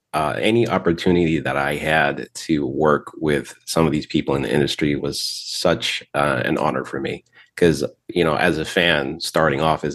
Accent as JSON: {"language": "English", "town": "Chicago", "region": "Illinois", "country": "United States", "moved": "yes", "lives_now": "Las Vegas, United States", "said": "because I'm from Chicago, and I moved out to Vegas in 2015."}